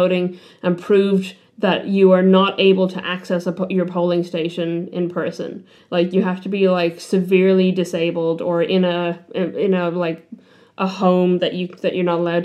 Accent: Ireland; moved away; I come from Ireland

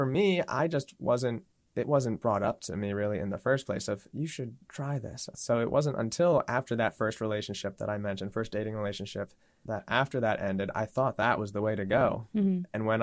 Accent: Lancaster, Pennsylvania, United States; now in York, United States; I grew up in Lancaster, but my wife, Caitlin, grew up in Southern York and we're there now.

